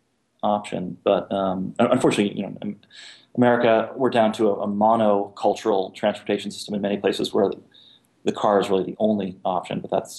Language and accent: English; New York, United States; I'm a New Yorker who has a car that's not.